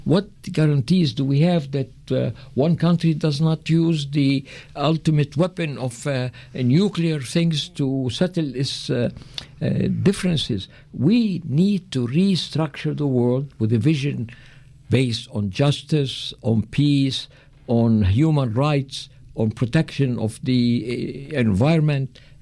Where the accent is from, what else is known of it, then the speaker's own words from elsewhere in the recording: Lebanon; now in Canada; I am from Lebanon, you know, came to Canada and happy I came here, but I care about our people there.